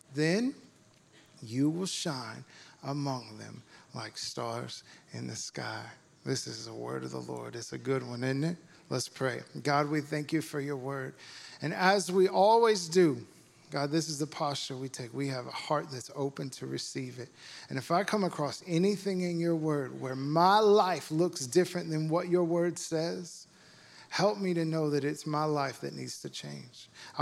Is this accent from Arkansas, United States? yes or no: yes; Fort Smith, Arkansas, United States; Yes, I am from Fort Smith. If you're ever in Fort Smith, come to the church on Sunday morning.